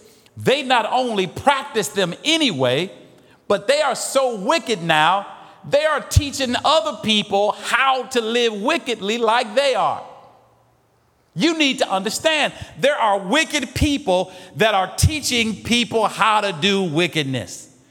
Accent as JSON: {"language": "English", "town": "Decatur", "region": "Illinois", "country": "United States", "tie": "born or raised there", "said": "I'm reminded of back in the day growing up in Decatur, Illinois."}